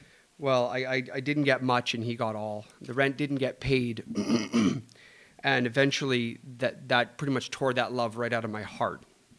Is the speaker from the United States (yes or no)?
no; British Columbia, Canada; I was raised in Vancouver Island, BC, by an alcoholic mother.